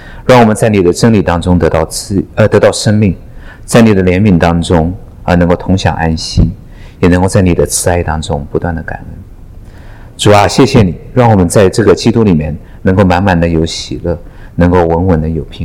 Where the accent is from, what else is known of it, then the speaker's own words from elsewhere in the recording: Jiangsu, China; 其实我是苏北的，其实我不是上海的